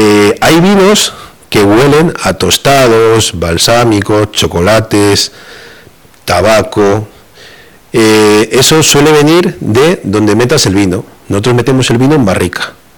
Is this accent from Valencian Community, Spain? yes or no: no; Castile and León, Spain; vengo a mi tierra, a Tierra del Vino, o a Toro por aquí cerquita